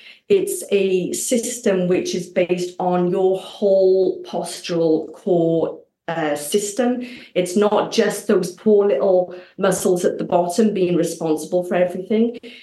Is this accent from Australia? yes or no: no; Wales, United Kingdom; because I'm from Wales, but Wales didn't make the championship.